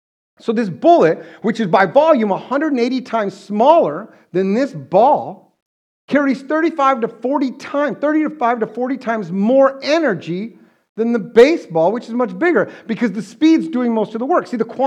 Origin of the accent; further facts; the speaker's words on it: United States; So I'm an American, and I'm okay with that.